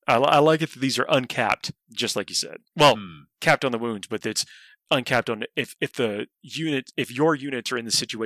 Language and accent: English; Georgia, United States; Forget that I'm sometimes, you know, it's late and I'm from Georgia.